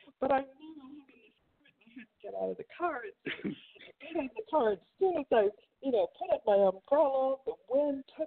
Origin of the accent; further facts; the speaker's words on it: Midwest, United States; And growing up in the Midwest, I had covered tornadoes and severe storms, but I had never seen a hurricane